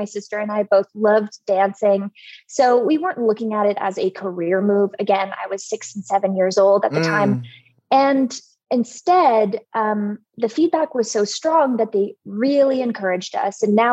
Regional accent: Ohio, United States; I'm from Ohio and we lived on a lake.

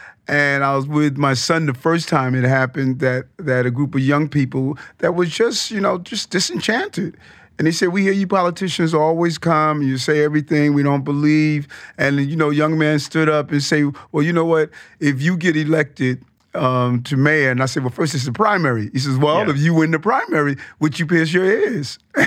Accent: Queens, New York, United States; also born or lived in Brownsville; growing up in South Jamaica, Queens, you know, mom moving us there from Brownsville

